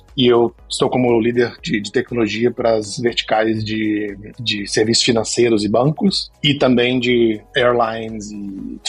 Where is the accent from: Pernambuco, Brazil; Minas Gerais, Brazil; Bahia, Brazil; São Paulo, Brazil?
Minas Gerais, Brazil; Eu sou de Minas Gerais, de uma cidade, bom, morei em várias cidades em Minas Gerais, mas antes de me mudar para Santiago, eu morava em Belo Horizonte. Já tinha morado em outros estados também, em outros países por pouco tempo, mas eu sou mineiro